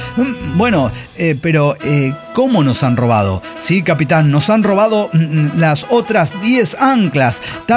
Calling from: Cochabamba, Bolivia; de Cochabamba, Bolivia.

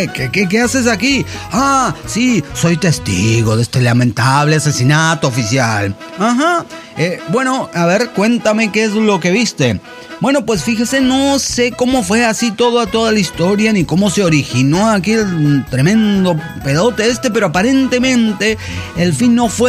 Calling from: Cochabamba, Bolivia; de Cochabamba, Bolivia.

